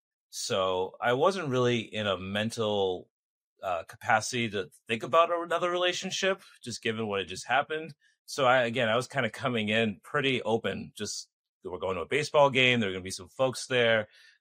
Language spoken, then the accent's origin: English; Boston, Massachusetts, United States; But essentially, I'm from Boston.